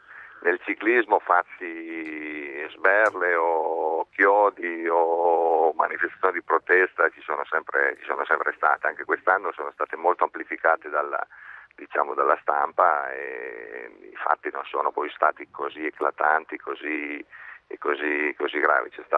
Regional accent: Piedmont, Italy; Io sono piemontese, io amo, sì.

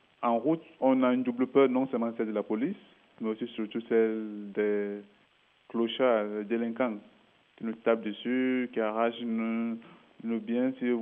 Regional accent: Central African Republic; moved away as an adult; Je viens de la RCA, République centrafricaine. Bon, j'ai quitté mon pays il y a cela environ 3 ans.

